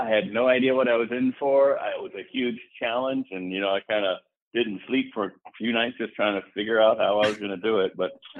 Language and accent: English; Miami, Florida, United States; Well, I grew up in Miami, Florida, and my parents liked boating.